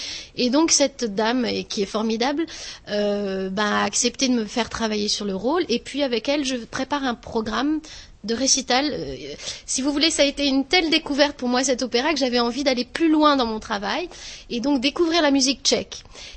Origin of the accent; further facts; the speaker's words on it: Marseille, Provence-Alpes-Côte d'Azur, France; Alors, moi, je suis marseillaise.